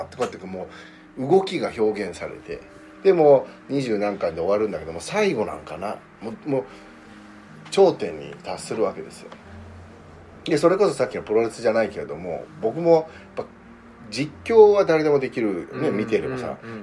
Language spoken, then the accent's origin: Japanese; United States; also born or lived in Canada; 僕は現地で育ってるので、アメリカとカナダで育ってるから